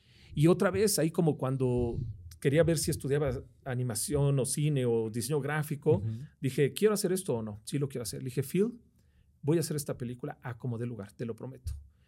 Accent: Mexico; quiero hacer una película de animación, vengo de México

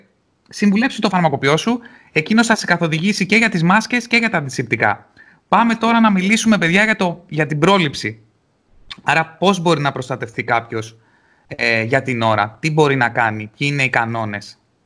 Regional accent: Rhodes, South Aegean, Greece; Και για μας είμαστε από Ρόδο, ισχύει αυτό

